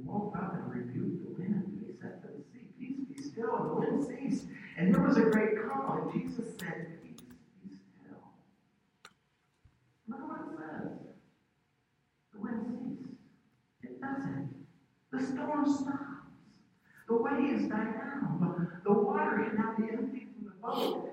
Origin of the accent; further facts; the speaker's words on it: Ohio River, United States; You know, I grew up on the Ohio River, and we were out there all the time in boats, all the time in boats.